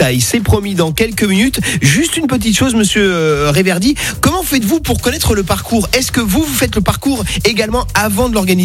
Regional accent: Grand Est, France; Vous le savez, chez nous en Alsace, on parle de votre actualité, l'actualité en bas de chez nous

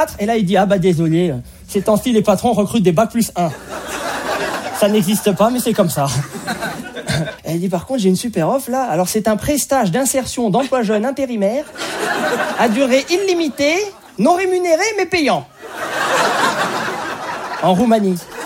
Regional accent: France; À chaque fois que je disais aux Américains que j'étais Français

